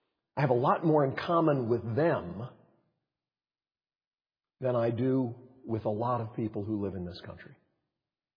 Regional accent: United States; no matter where I travel on this planet, I'm still an American.

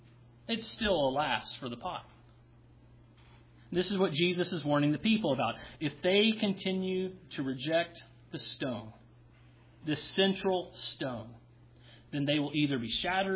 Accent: Tennessee, United States; I'm from Tennessee. If I were to translate this into my native dialect, it would be, heck no!

